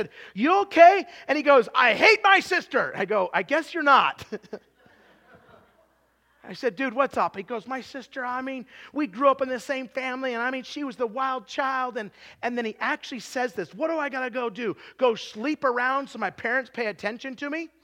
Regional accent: Utah, United States; I mean, I'm from Utah, okay?

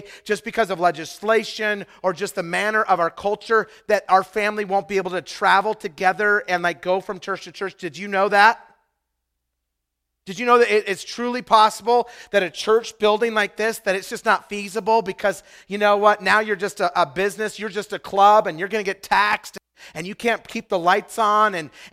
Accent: Idaho, United States; We eat pot roast, mashed potatoes, because we're from Idaho.

